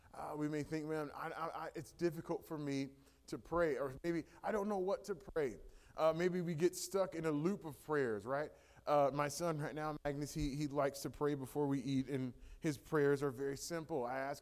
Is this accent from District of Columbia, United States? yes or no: yes; Washington, District of Columbia, United States; So I'm originally from Washington, D.C. Moved here about 4 years ago with my wife, Tiffany.